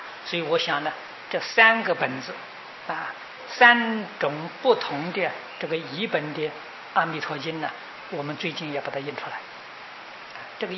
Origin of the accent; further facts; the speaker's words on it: China; 顺着我们中国人的文章来翻译啊